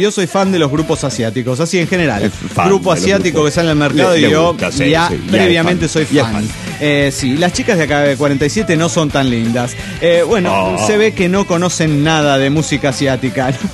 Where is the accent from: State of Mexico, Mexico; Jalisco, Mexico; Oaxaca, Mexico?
State of Mexico, Mexico; Toluca; Soy el caballero de Toluca.